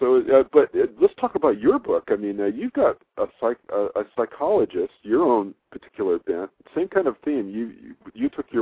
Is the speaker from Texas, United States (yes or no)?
yes; El Paso, Texas, United States; I was born in El Paso, Texas, and on in Fort Bliss, Army base there.